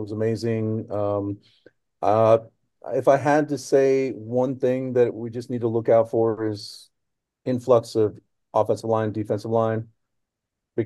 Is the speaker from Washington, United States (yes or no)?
yes; Seattle, Washington, United States; I go, I'm from Seattle, brother.